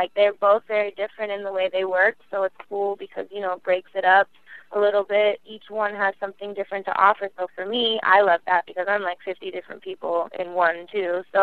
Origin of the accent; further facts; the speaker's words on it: Seattle, Washington, United States; because, you know, I'm from Seattle, of course, I'm a Seahawks fan